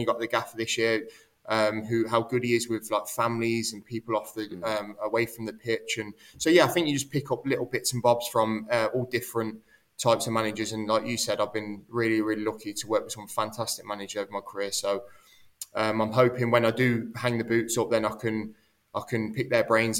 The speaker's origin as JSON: {"language": "English", "town": "Coventry", "region": "West Midlands", "country": "United Kingdom", "tie": "born or raised there", "said": "I'm a Coventry fan, so I was born and raised in Coventry"}